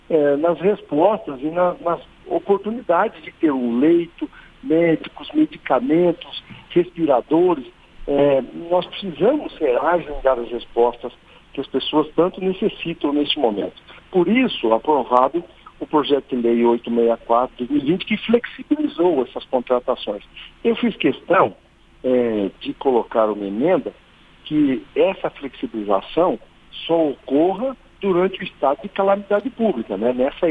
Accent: Mato Grosso, Brazil; em especial aos ouvintes lá do meu estado de Mato Grosso

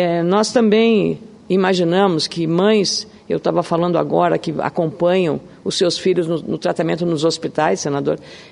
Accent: Lagoa Vermelha, Rio Grande do Sul, Brazil; born there; a minha cidade onde eu nasci, Lagoa Vermelha

